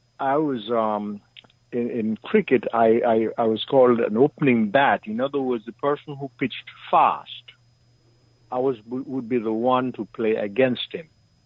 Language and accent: English; Nevis, St. Kitts & Nevis; When I grew up, my father, we grew up in Nevis.